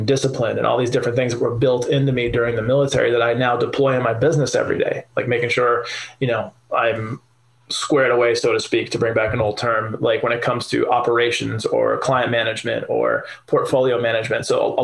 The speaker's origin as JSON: {"language": "English", "town": "Boston", "region": "Massachusetts", "country": "United States", "tie": "born or raised there", "said": "So growing up in Boston, was poor."}